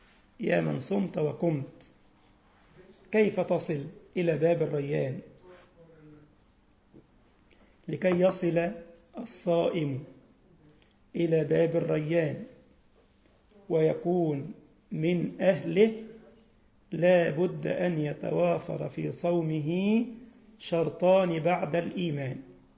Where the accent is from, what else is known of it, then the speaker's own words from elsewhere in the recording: Giza, Giza Governorate, Egypt; وأنا من الجيزة وبركب بقى مستعجل